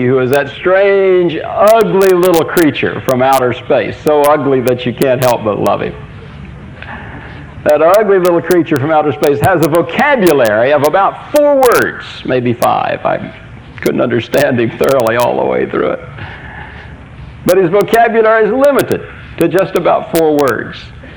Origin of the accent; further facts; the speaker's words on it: Vero Beach, Florida, United States; also born or lived in Macon / Fort Worth; I grew up in Vero Beach, which for years was home for me. Spent 4 years in Macon, Georgia, going to school there.